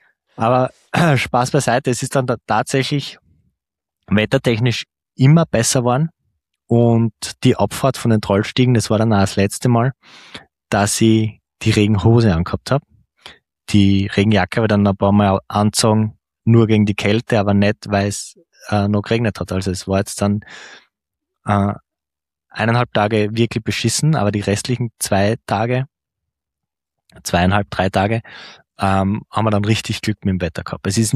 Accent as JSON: {"language": "German", "country": "Austria", "said": "als Österreicher, jetzt ist es nicht so unglaublich viel cooler als eine normale Passstraße in den Alpen."}